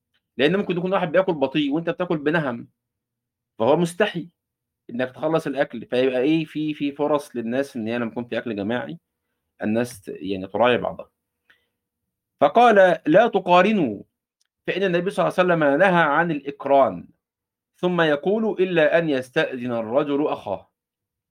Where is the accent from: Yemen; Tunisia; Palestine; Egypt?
Egypt